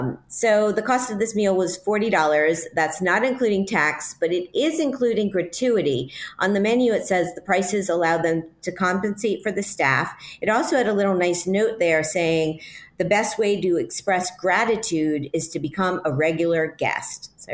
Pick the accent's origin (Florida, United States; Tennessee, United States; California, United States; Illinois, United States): Florida, United States; Miami; I am from Miami. Yeah, it's my hometown, which is why I usually go down to South Beach Food and Wine Festival